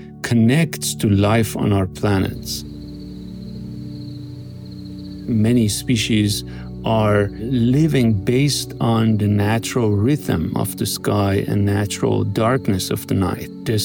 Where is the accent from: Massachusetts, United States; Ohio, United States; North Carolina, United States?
Massachusetts, United States; Boston; But the one I always do not far from my hometown, Boston, is Maine Stargazing and Photography.